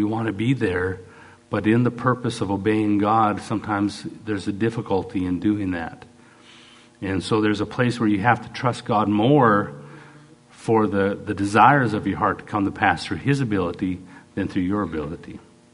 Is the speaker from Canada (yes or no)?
yes; Canada; and I'm a Canadian boy, so we'd always have fun